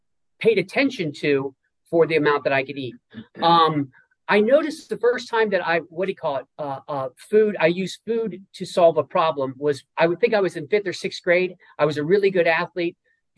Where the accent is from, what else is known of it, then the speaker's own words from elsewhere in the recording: Midwest, United States; I grew up in the Midwest. I did not grow up a heavy child.